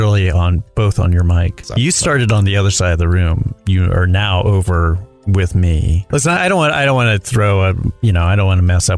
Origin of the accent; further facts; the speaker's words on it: Charlotte, North Carolina, United States; now in Los Angeles, United States; I'm from originally from Charlotte, North Carolina.